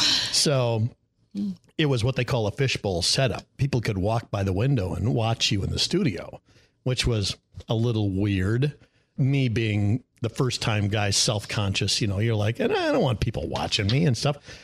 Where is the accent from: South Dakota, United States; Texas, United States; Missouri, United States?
South Dakota, United States; Pierre; way I could think to get started, because it was so expensive to live in Denver, was to go back to my hometown.